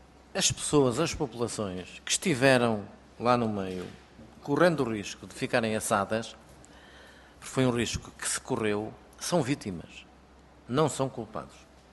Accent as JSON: {"language": "Portuguese", "town": "Oliveira do Hospital", "region": "Coimbra", "country": "Portugal", "said": "Eu sou de Oliveira do Hospital"}